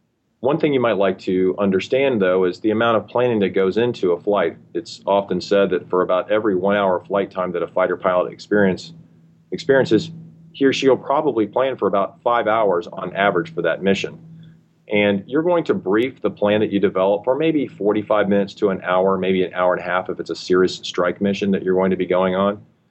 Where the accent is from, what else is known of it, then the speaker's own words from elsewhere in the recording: Ohio, United States; I actually flew in the Air National Guard with the state of Ohio back in my hometown.